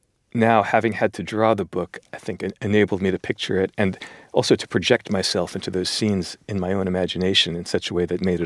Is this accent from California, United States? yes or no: yes; Los Angeles, California, United States; also born or lived in New York; now in France; I'm American, you know, I live in France. I'm from New York. I grew up in Los Angeles.